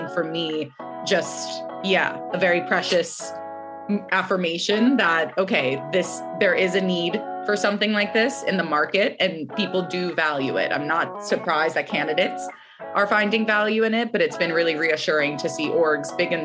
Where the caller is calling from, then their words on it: Brooklyn, New York, United States; I am calling in from Brooklyn, New York this morning.